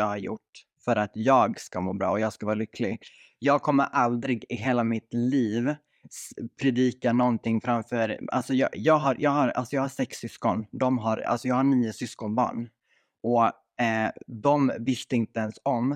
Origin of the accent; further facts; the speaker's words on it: Sweden; jag är ju född och uppvuxen i Sverige. Mina föräldrar är från Finland.